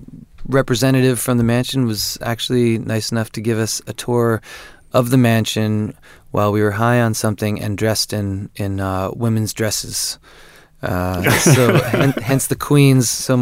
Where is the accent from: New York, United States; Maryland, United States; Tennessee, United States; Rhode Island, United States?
Rhode Island, United States; Providence; And there's an old mansion in Newport, Rhode Island, which is where I'm from Providence.